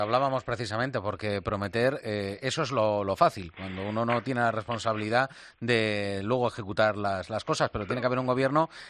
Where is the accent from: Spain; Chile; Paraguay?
Spain; No somos conscientes los españoles de lo que se nos viene encima.